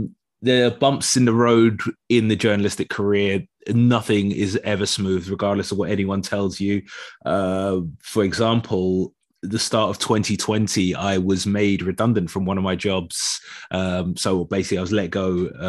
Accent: London, United Kingdom; Growing up in London

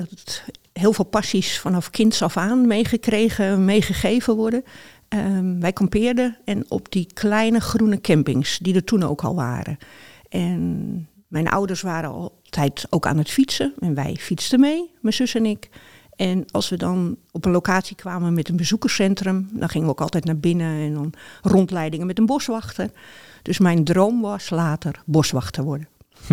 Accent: North Holland, Netherlands; Ik kom uit Noord-Holland.

